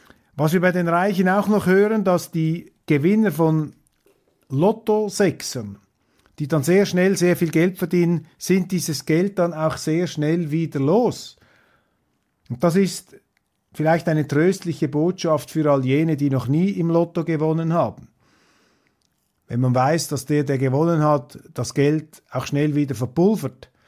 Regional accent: Switzerland; Und als Schweizer staunt man einfach, wie Politiker sich da äußern in Deutschland.

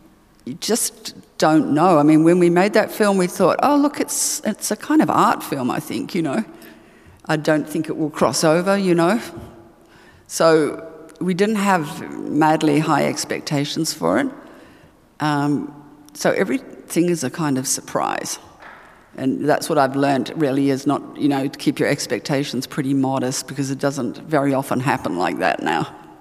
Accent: New Zealand; You know, I'm a New Zealander and we don't take compliments.

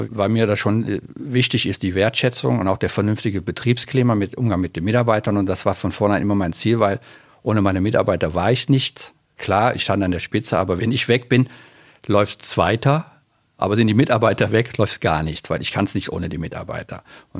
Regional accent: Düren, North Rhine-Westphalia, Germany; born there; now in Bonn, Germany; Also geboren bin ich in Düren, wohnhaft jetzt in Bonn-Castell, bin 63 Jahre alt

